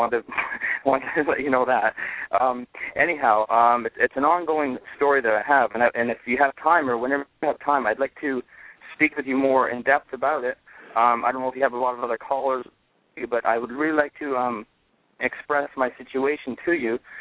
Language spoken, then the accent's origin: English; Canada; now in United States; I am Canadian, and I'm in Texas